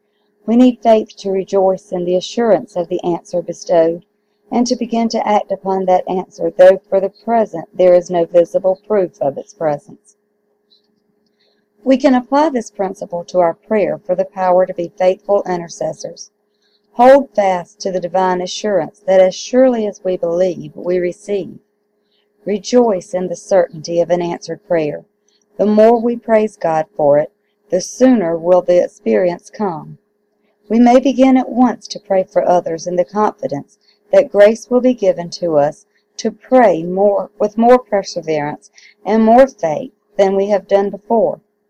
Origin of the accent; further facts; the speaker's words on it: South Carolina, United States; from South Carolina in the United States, and I'm honored to have you with me this morning.